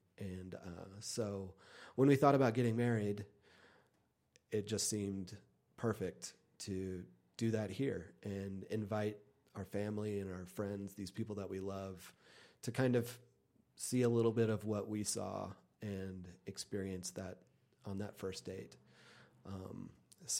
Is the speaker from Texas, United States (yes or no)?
yes; Texas, United States; it was my first time out here, and I grew up in Texas. And my family, we did all kinds of driving trips and went to all kinds of national parks, but we never came to Big Bend.